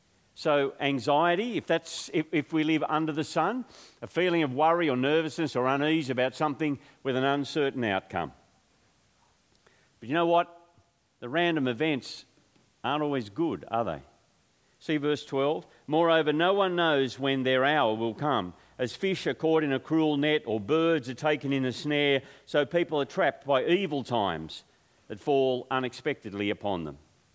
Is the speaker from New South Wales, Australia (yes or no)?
yes; Grafton, New South Wales, Australia; Or I grew up in Grafton, a little town up north.